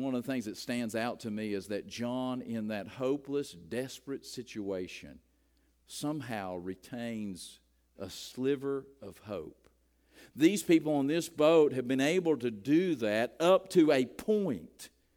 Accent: West Virginia, United States; I grew up in West Virginia, as you know, got saved, went to church in West Virginia. West Virginians have a way of saying things.

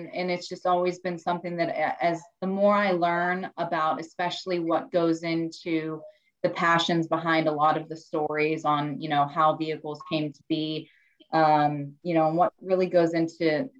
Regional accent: Youngstown, Ohio, United States; since I was a kid, you know, growing up in Youngstown, Ohio

